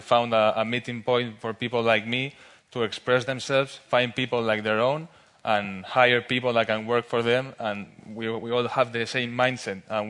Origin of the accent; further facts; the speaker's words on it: Spain; English is a second language; moved away; also born or lived in United States; I was a kid born and raised in Spain. I had to move to the U.S. in order to find an education and to find a better life